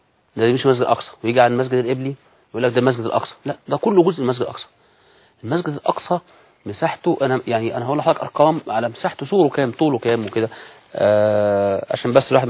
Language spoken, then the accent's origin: Arabic; Egypt; وعندنا في مصر بالمناسبة هناك ناس في مصر متخصصين في المسجد الأقصى